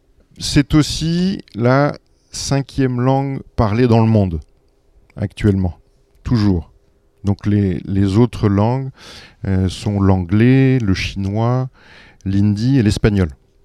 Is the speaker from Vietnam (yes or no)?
no; France; même en tant que Français.